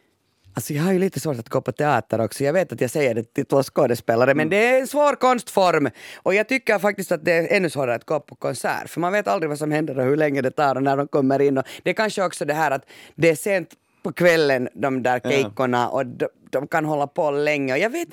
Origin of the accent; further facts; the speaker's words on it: Finland; Jag är väldigt finlandssvensk.